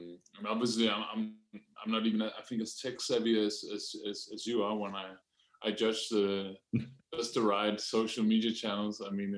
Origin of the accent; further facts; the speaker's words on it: Brussels, Brussels-Capital Region, Belgium; accent: undistinct English accent; up in Brussels, although my parents are Danes. So I am a Eurotrash child. I think that's also where my undistinct English accent comes from.